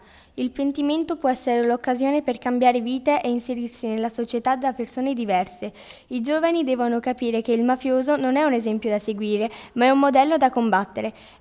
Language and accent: Italian; Palermo, Sicily, Italy; born there; sono nata a Palermo il 5 luglio del 1945.